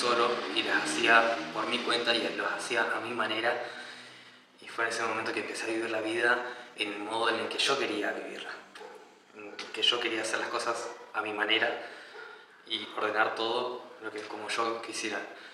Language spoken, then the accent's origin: Spanish; San Carlos de Bariloche, Río Negro, Argentina; born or raised there; also born or lived in Puerto Montt, Chile